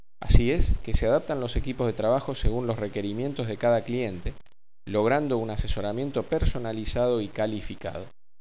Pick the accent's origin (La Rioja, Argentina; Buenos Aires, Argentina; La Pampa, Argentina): Buenos Aires, Argentina; Buenos Aires, Argentina. Me he recibido de actuario y analista de sistemas en mi país